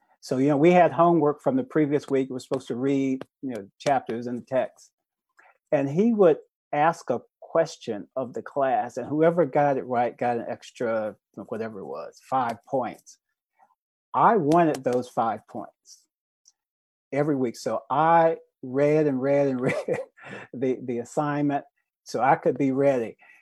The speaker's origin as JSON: {"language": "English", "region": "North Carolina", "country": "United States", "tie": "born or raised there", "said": "And I grew up in North Carolina, so I didn't see them as much"}